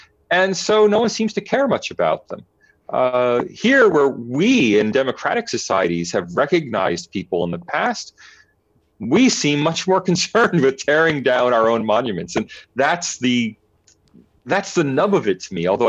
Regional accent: United States; now in Australia; as an American in Australia

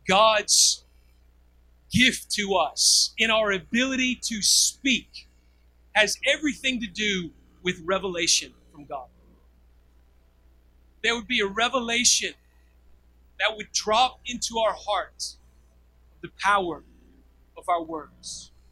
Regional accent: Tennessee, United States; now in Australia; because I grew up in Tennessee and ended up here in Australia.

